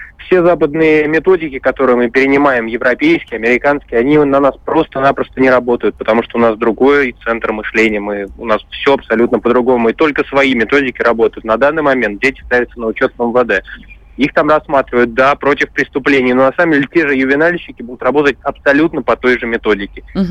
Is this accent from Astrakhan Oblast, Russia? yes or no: no; Moscow, Russia; я из Москвы